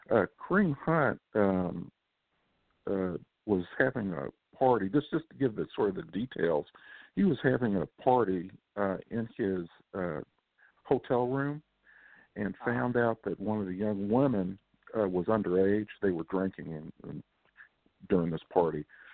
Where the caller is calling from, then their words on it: Midwest, United States; Good morning. I'm calling from the Midwest.